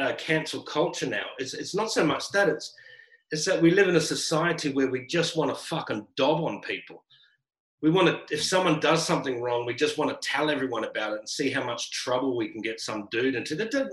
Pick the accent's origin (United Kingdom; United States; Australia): Australia; Brisbane, Queensland; also born or lived in Sydney; now in Melbourne, Australia; I came from Sydney. I started in Brisbane, lived in Sydney, moved down to Melbourne.